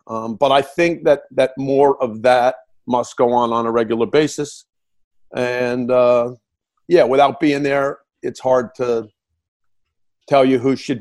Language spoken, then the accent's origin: English; New Jersey, United States; let's be clear, I'm from New Jersey, so guy could be a man or a woman.